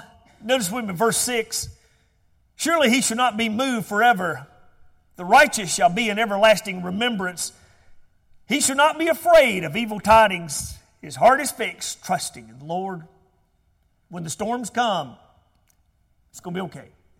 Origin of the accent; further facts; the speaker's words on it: Georgia, United States; it reminded me of my home I was raised in there in Georgia.